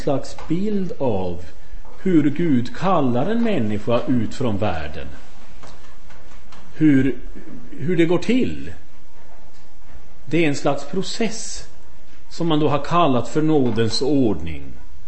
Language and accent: Swedish; Sweden; och kommer från Sverige. Jag kommer nu sist ifrån Södertälje-trakten.